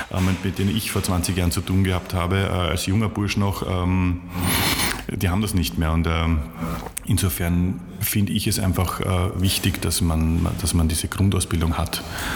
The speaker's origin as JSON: {"language": "German", "region": "Vienna", "country": "Austria", "said": "die haben mich als Wiener sozusagen sehr schnell aufgenommen"}